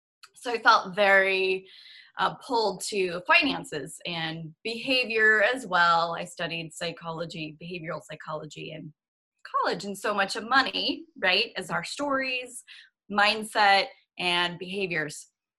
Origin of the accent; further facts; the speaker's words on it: Stockton, California, United States; And my hometown is Stockton, the foreclosure capital of the U.S. during that time.